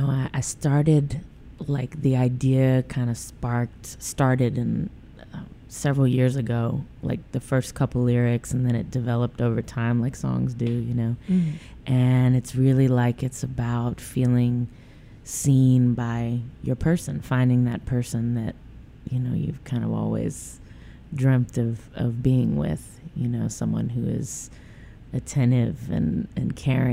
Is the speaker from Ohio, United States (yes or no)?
no; Louisiana, United States; now in Memphis, United States; Well, I am a Memphis-based artist here. I've lived here 15 years. I'm originally from South Louisiana.